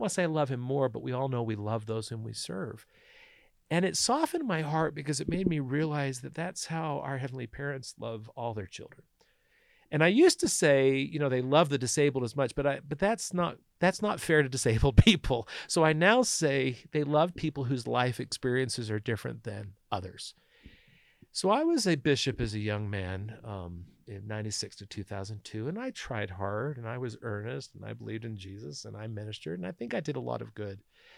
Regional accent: Utah, United States; I'm sorry, I'm from Southern Utah, so my language is a little salty sometimes.

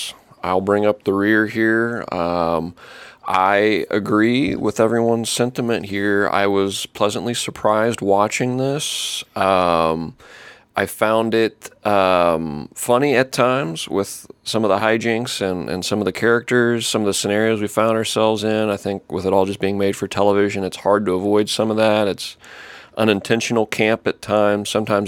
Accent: Sidney, Ohio, United States; Sydney, my hometown, Sydney, Ohio, and maybe like Miami Erie Canal, like hijinks.

